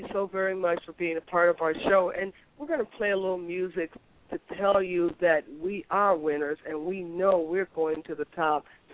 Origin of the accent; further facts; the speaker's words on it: Pennsylvania, United States; I grew up in Pennsylvania, and I do remember Hershey